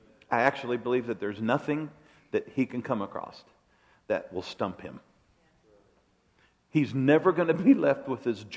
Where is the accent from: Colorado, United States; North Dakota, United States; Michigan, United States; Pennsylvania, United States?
Colorado, United States; I never realized where I grew up in Colorado, it was all muleys.